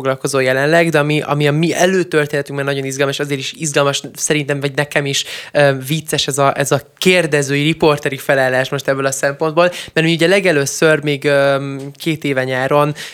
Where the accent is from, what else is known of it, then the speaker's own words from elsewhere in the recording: Hungary; két magyarként a kurzusainkon, a gazdasági kurzuson, az economics kurzuson és a politikai kurzuson is elhoztuk a legjobb diáknak járó díjakat